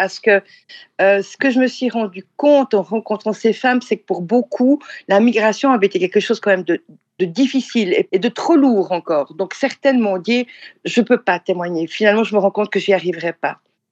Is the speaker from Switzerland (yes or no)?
yes; Lausanne, Vaud, Switzerland; born there; Moi, je suis suisse, je suis née à Lausanne, je travaille à Lausanne